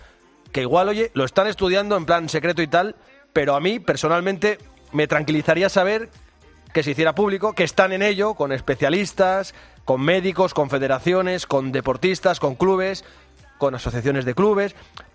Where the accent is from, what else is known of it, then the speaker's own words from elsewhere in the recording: Spain; Como ciudadano español que soy